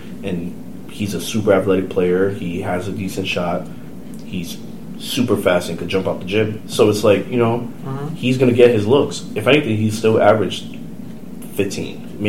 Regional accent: New York, United States; He's from New Jersey. You know, he's near, because I'm from New York, he's near my area.

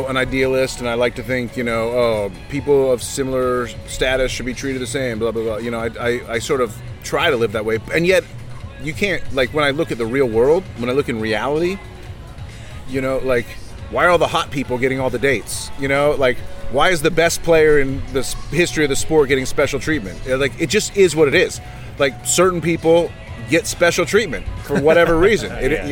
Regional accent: Austin, Texas, United States; You know, and I'm from Austin, Texas, and I love Austin.

